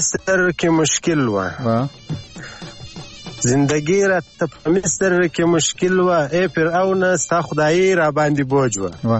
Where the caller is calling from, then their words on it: Loralai, Balochistan, Pakistan; خبرې کوم د لورلای څخه.